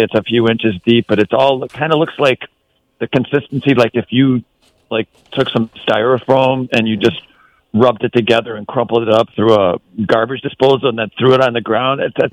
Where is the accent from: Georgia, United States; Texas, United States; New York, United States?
New York, United States; But when I was a kid, I was laughing at myself because when I was a kid, growing up in Western New York, I had this music teacher that would make us sing a song.